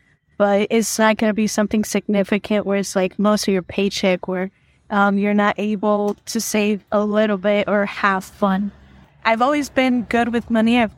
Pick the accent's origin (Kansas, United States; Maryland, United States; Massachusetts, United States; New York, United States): New York, United States; and I grew up in New York, so it was really hard to justify paying expensive rent when I had a place at home.